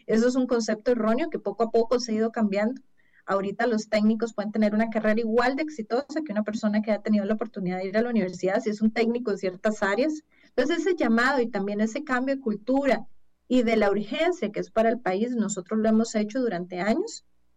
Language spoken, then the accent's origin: Spanish; Costa Rica; uno como buen tico decía, yo voy a pulsearlo.